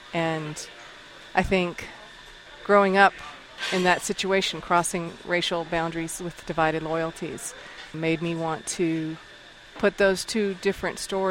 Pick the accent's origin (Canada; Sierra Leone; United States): United States; Birmingham, Alabama; born there; I was born in Birmingham in 1963.